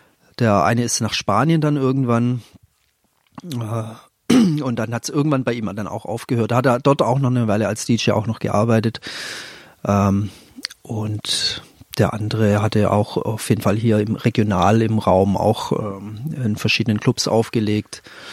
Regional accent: Leonberg, Baden-Württemberg, Germany; Ich bin aus einer Vorstadt, aus Leonberg, also Vorstadt von Stuttgart.

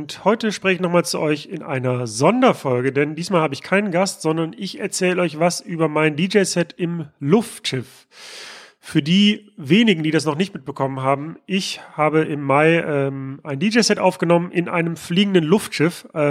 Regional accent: Mülheim an der Ruhr, North Rhine-Westphalia, Germany; Und dann war ich irgendwann mal joggen in meiner Heimatstadt, in Mülheim an der Ruhr

